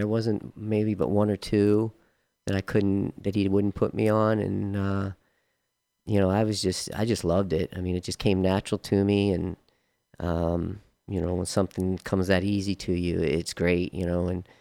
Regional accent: Baltimore, Maryland, United States; born there; I was born in Baltimore, Maryland. That's where my family is from.

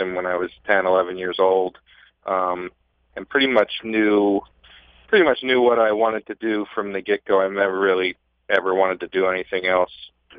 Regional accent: Bowie, Maryland, United States; Just kind of growing up in Bowie with the track so close to us there when they were still running.

